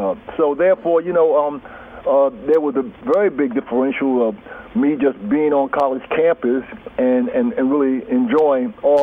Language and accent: English; New York City, New York, United States; You know, I grew up in Harlem, a one-parent family